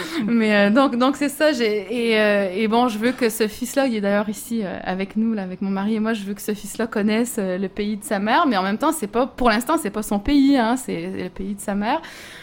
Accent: Montreal, Quebec, Canada; also born or lived in Saguenay; je pense que je suis principalement montréalaise. C'est-à-dire que je suis née au Saguenay, je suis allée souvent quand j'étais petite, tout ça, une partie de ma famille est là-bas, mais j'ai grandi ici.

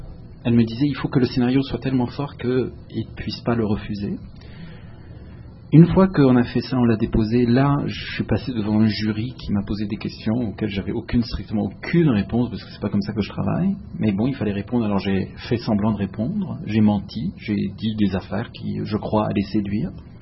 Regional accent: Montreal, Quebec, Canada; la vérité, je suis Montréalais. Ça, c'est indéniable. Je me suis dit, je suis un type de Montréal. Je vis à Montréal, je crée à Montréal. Mes amis sont Montréalais. Je connais cette ville comme ma poche.

